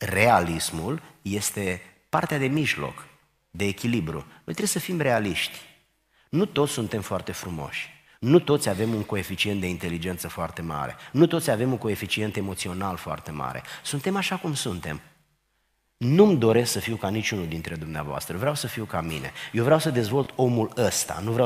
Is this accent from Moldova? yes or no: no; Romania; Nu sufăr pentru că nu m-am născut în Germania, nici n-aș fi vrut să mă nasc în Germania. Sunt bucuros că sunt român, deși a fi român nu este cea mai mare onoare etnică sau națională